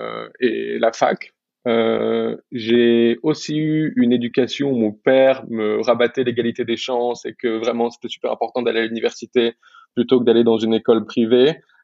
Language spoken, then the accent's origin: French; Paris, Île-de-France, France; Alors, grandi à Paris, né à Paris également